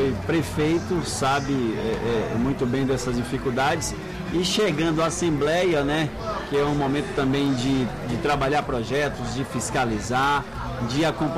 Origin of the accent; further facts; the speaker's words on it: Feira de Santana, Bahia, Brazil; ele foi na minha terra, lá em Feira de Santana